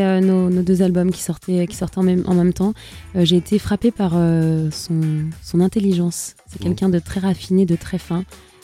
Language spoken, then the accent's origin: French; Trappes, Île-de-France, France; j'ai grandi à Trappes avec une mère qui travaillait et qui travaille toujours à la caisse des allocations familiales, donc pas du tout dans un univers musical.